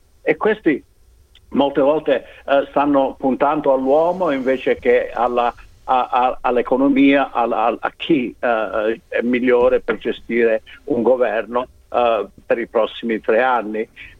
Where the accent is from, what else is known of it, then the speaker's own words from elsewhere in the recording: Trani, Apulia, Italy; io sono di Trani, siamo pugliesi